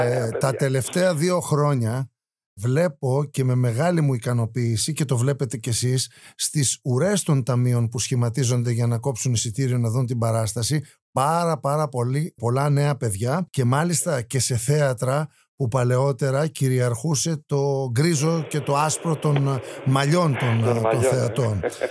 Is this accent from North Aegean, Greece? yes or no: yes; Karlovasi, North Aegean, Greece; μεγαλώσαμε στο Κιμοθάλασσο, στο Καρλόβαση της Σάμου